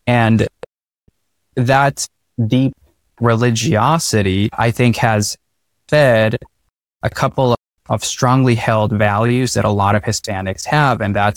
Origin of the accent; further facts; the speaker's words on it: Honduras; moved away as an adult; now in United States; I'm an immigrant. I'm a proud immigrant. I was born in Honduras, which is a small country in Central America. And I lived the first 18 years of my life there, coming to the U.S. and on a student visa in 2010.